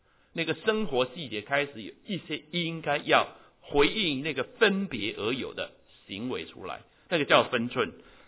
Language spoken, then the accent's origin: Chinese; Taiwan; 我们台湾人说讲是不是很鸡婆？